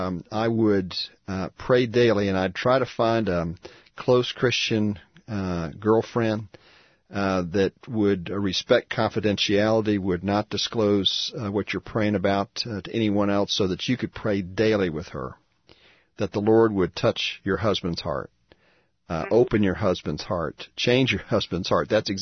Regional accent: Florida, United States; I grew up in Central Florida. Lived for about 30 years, about a half hour from the Villages in Leesburg.

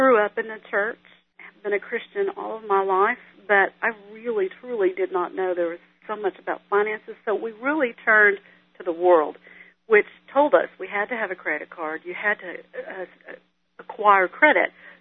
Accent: Odessa, Texas, United States; Well, I grew up out in West Texas in the big city of Odessa in Midland

